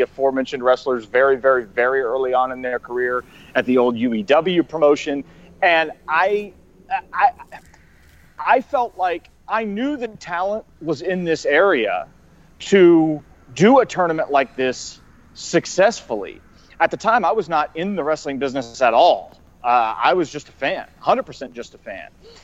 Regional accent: Charleston, South Carolina, United States; now in Chattanooga, United States; My family was here in Chattanooga. I was born in Chattanooga, but I really grew up in Charleston and sort of commuted back and forth over the years.

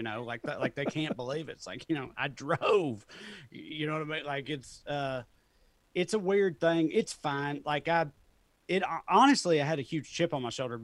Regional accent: Salina, United States; moved away; my accent is like way, way dampened from when I first left my hometown. Wow. When I first left Salina, I sounded like this when I left Salina. Like, and I got made fun of in Salina for talking proper, talking like a city boy.

